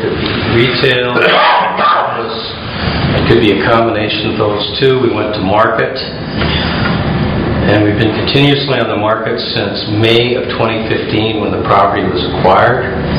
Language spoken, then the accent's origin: English; Bremerton, Washington, United States; I grew up in Bremerton when the population was about 18,000.